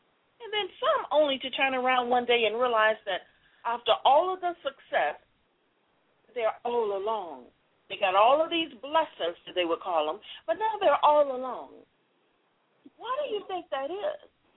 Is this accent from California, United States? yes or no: no; Missouri, United States; I'm from Missouri, the show me state.